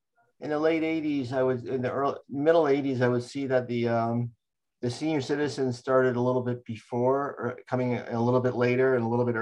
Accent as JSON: {"language": "English", "town": "Middletown", "country": "United States", "tie": "born or raised there", "said": "I grew up in Middletown."}